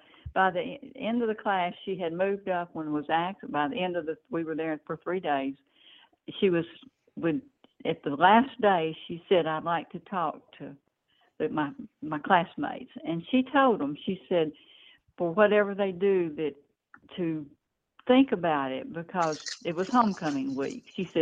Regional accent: Memphis, Tennessee, United States; I grew up in Memphis, so I'm very familiar with different areas of Memphis.

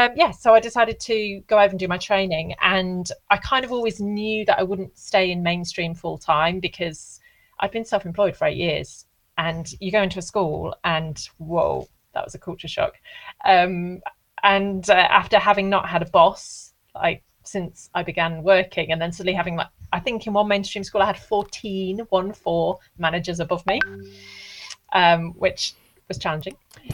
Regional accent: Burton-on-Trent, West Midlands, United Kingdom; accent: Midlands; Oh, I'm from Burton-on-Trent.

